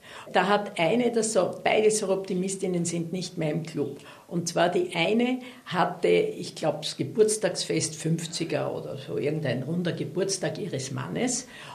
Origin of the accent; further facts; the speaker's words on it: Vienna, Austria; ich komme aus Wien und meine Familie kommt eigentlich aus Altösterreich und ich bin in erster Generation, die in Wien geboren ist.